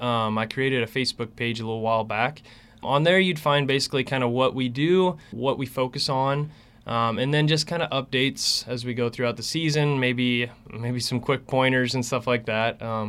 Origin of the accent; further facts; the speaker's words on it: Iowa, United States; I'm actually originally from Iowa, which is kind of crazy to come here, but we really love the community here, me and my wife